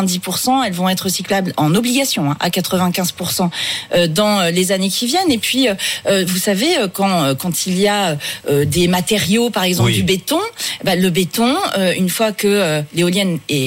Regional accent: Hauts-de-France, France; moi, je suis de la Somme.

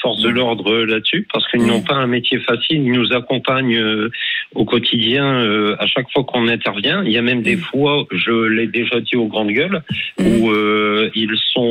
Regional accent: Hauts-de-France, France; je viens du Nord-Pas-de-Calais, donc je suis habitué, je vais dire, à tout ça. Mais j'ai vécu des endroits comme à Roubaix, par exemple, dans le Nord-Pas-de-Calais

